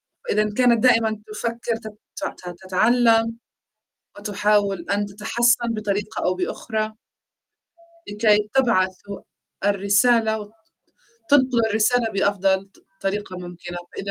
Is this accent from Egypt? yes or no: no; Palestine; قلت له أنا من فلسطين